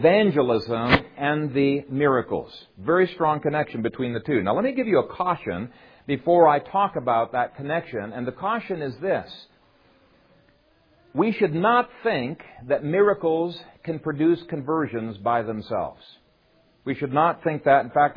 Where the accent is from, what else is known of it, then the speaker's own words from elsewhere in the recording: Ethiopia; In the country we grew up in Ethiopia